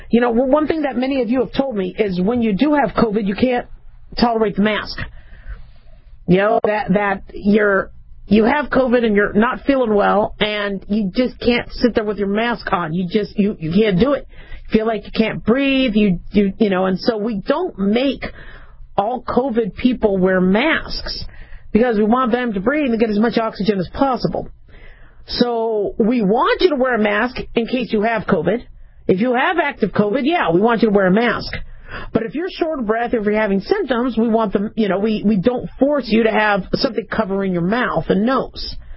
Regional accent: United States; if I was, you know, a patriot, which I am, and I'm American

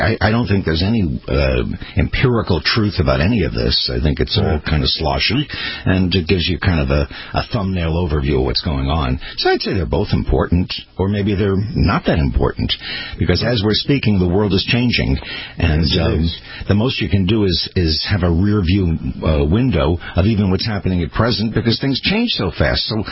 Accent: New York City, New York, United States; Remember, I'm a partial New Yorker. I've lived in New York during

